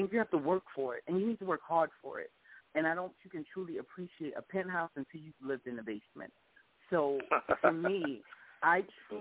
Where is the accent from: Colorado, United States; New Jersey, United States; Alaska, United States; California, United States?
New Jersey, United States; Jersey City; Yeah, that's my hometown.